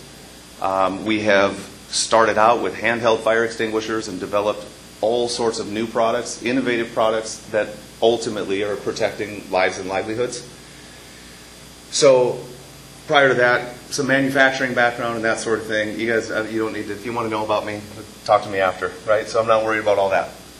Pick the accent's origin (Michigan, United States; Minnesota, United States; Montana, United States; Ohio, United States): Minnesota, United States; I'm from Minnesota, which is why I talk funny. And I can't help it, just my accent.